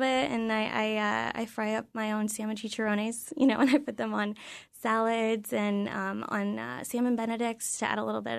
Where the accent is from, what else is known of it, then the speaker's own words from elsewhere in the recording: California, United States; now in Juneau, United States; growing up in California, there's a lot of fresh produce available at all times, you know, and it's a little bit more difficult here in Alaska.